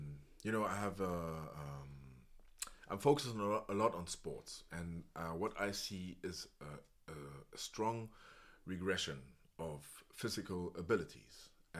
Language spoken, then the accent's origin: English; Spandau, Berlin, Germany; English is a second language; I was raised in Spandau, and it was like an elite school.